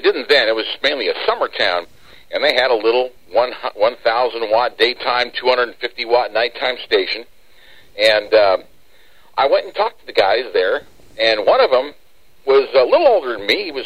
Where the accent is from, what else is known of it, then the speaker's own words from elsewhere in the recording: Washington, United States; I grew up in Washington State and then went to college there at Washington State University, and then in my broadcasting career, spent time in Washington, Oregon, and Idaho, and then back into Oregon, and then came here to California in 1989 from Oregon.